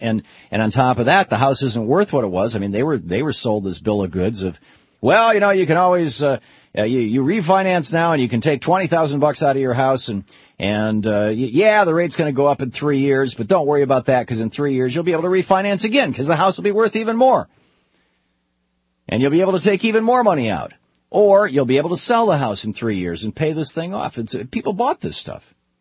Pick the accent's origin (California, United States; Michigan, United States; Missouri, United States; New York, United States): Michigan, United States; Lansing; the neighborhood that I grew up in South Lansing. This is just a basic blue-collar, working-class neighborhood.